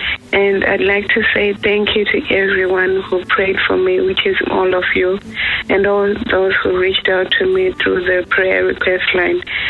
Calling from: Australia; I'm calling from Australia.

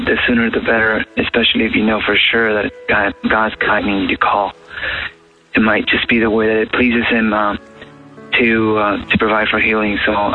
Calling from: Tucson, Arizona, United States; I'm calling from Tucson.

